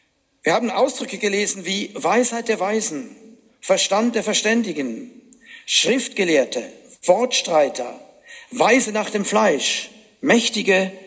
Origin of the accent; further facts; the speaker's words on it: Switzerland; Ich als Schweizer fand das natürlich schön